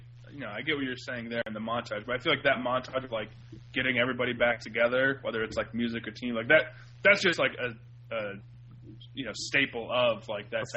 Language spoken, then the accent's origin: English; United States; I'm from the States.